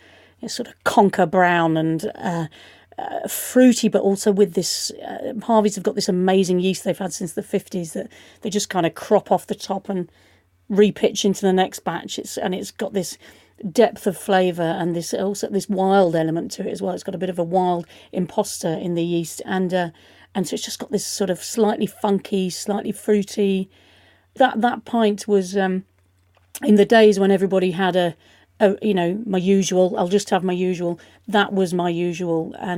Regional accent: United Kingdom; it's something that, you know, we can rightly be proud of as British people.

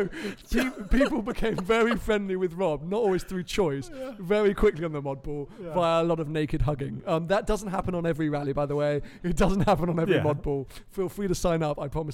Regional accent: Bristol, South West England, United Kingdom; accent: Bristolian; Sorry, that was my Bristolian accent.

